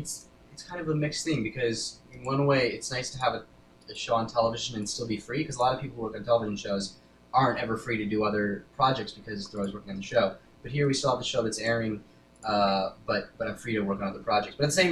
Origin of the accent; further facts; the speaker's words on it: Connecticut, United States; also born or lived in Kibbutz Yahel, Israel; I'm Israeli. I was born in Israel. I lived on Kibbutz Yahel, which is all the way down south, and was lived there until I was 1.5, and then my family moved to Connecticut.